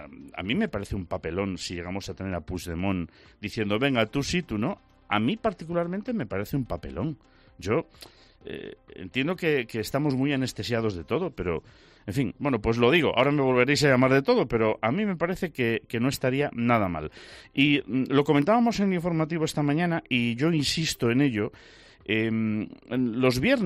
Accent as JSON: {"language": "Spanish", "region": "Galicia", "country": "Spain", "lives_now": "Zamora, Spain", "said": "yo estoy muy orgulloso de mi país. Yo me siento muy español, muy gallego, muy zamorano de adopción, que esta tierra me ha acogido y me ha dado prácticamente todo aquello que me hace feliz."}